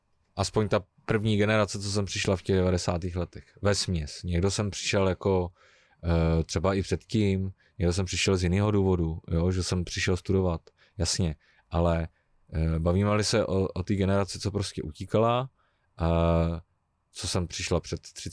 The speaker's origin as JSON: {"language": "Czech", "region": "Prague", "country": "Czechia", "said": "já mám taky ženu ze Slovácka, i když jsem z Prahy"}